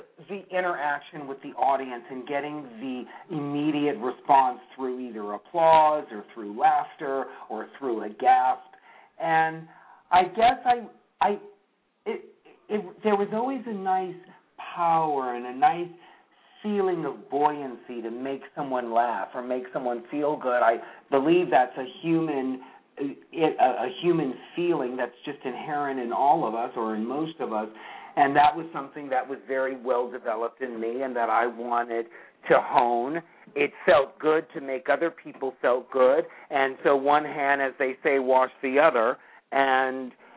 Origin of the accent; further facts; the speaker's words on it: Los Angeles, California, United States; also born or lived in Burbank, California; they moved to Los Angeles, and that's where I was born and raised.